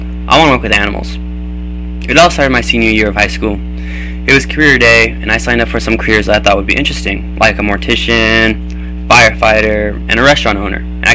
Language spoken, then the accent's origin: English; Salinas, California, United States; also born or lived in Santa Cruz / Watsonville; I am from Salinas, California. I was originally born in Santa Cruz and I lived in Watsonville for a little bit after that. For most of my life, I've lived in Salinas, so I call it my hometown.